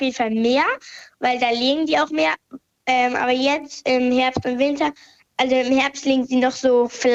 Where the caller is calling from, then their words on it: Kiel, Schleswig-Holstein, Germany; Ich bin 10 Jahre alt und komme aus Kiel.